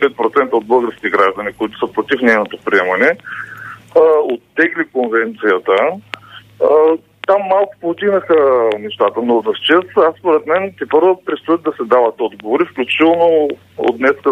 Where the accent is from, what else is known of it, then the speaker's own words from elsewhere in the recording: Burgas, Burgas Province, Bulgaria; Аз мога да ви кажа конкретно за Бургас, тъй като съм от Бургас